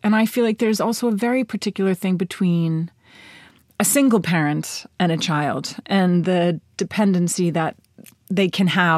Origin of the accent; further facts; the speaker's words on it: Medford, Massachusetts, United States; growing up outside of Boston in Medford, Massachusetts, I felt like there was a similar feel.